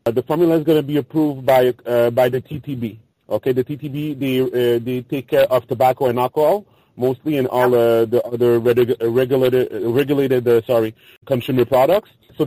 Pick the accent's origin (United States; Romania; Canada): Canada; Montreal, Quebec; As you know, I come from Montreal, Canada, right?